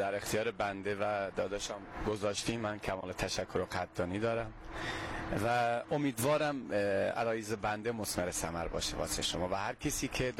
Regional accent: Eyvan, Ilam, Iran; با افتخار بچه ایلام هستیم

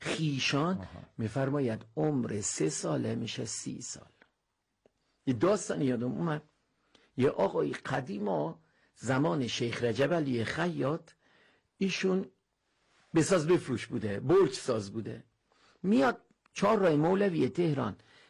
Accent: Iran; اقوام مختلفی داریم، ولی ما هم ایرانی هستیم

